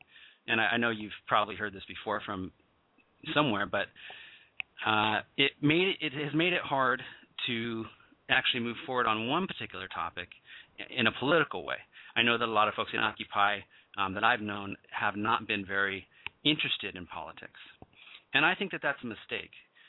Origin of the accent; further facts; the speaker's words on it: Point Reyes, California, United States; who was a great progressive Democrat from actually my hometown of Point Reyes in Northern California.